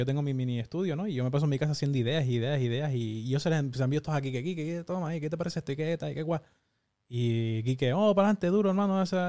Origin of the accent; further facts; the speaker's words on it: Canary Islands, Spain; Yo soy una mezcla bien de tres. Es una mezcla, yo soy canario, yo nací aquí, yo soy canario. Pero tengo sangre cubana por parte de madre y sangre catalana por parte de padre.